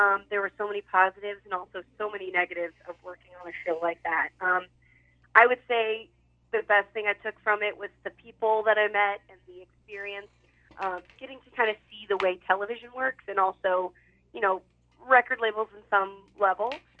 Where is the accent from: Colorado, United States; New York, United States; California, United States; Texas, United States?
Texas, United States; Louisville; So I ultimately started taking acting classes back in my hometown of Louisville, Texas.